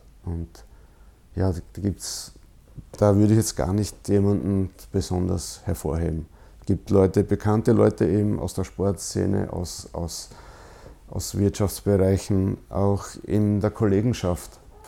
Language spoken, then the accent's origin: German; Bad Gams, Styria, Austria; Der ältere Bruder, der hat zwar dann sogar einmal in der Volksmusikkapelle in Bad Gams, meinem Heimatort, gespielt.